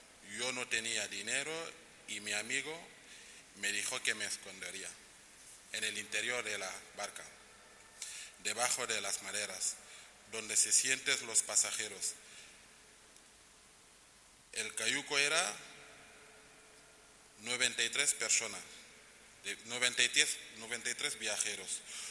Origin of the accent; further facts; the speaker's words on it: Ziguinchor, Senegal; born there; Spanish is a second language; moved away as an adult; soy musulmán. Y nací en Ziguinchor, en la región de Casamance, al sur de Senegal. Yo soy el menor de 5 años, de 5 hermanos.